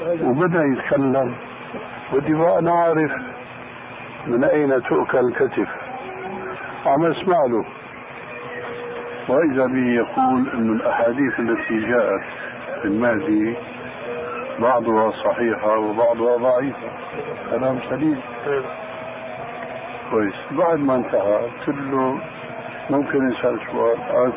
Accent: Damascus, Damascus Governorate, Syria; قالوا لي ناس عندنا في دمشق

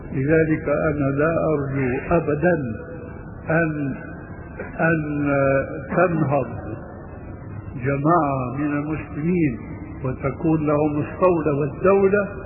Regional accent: Syria; وما وقع في مصر عندكم، وما وقع عندنا في سوريا

